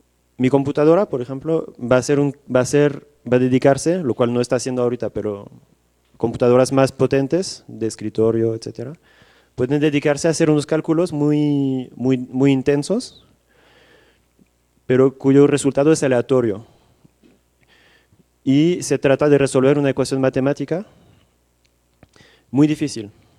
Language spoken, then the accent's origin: Spanish; France; now in Mexico; Yo soy de Francia y en mi país para todo, cualquier torta, cualquier chicle, la gente paga con tarjeta de crédito.